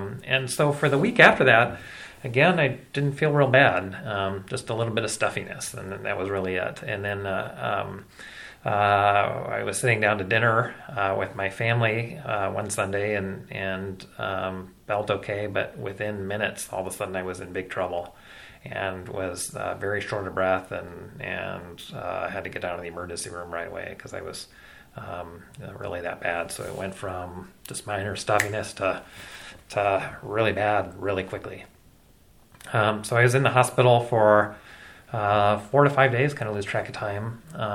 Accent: Des Moines, Iowa, United States; now in Central Illinois, United States; No, so I was actually born and raised in Des Moines, Iowa.

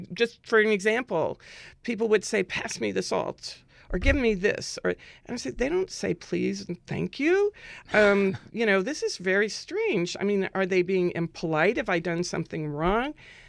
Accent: United States; I am an American. I grew up here.

